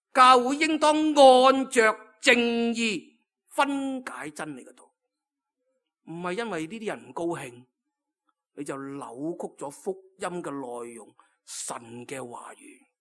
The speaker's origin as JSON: {"language": "Cantonese", "country": "Hong Kong", "said": "咁你话我哋香港人咁醒目"}